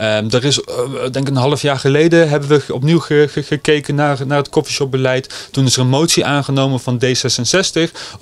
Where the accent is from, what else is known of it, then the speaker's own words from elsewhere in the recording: Nijmegen, Gelderland, Netherlands; Ja, ik ben een echte Nijmegenaar. Ik ben hier geboren, ik ben hier opgegroeid en gebleven.